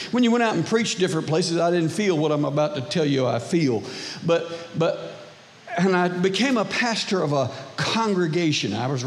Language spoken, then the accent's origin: English; Daytona Beach, Florida, United States; We grew up in Daytona Beach, And we're there in farm country.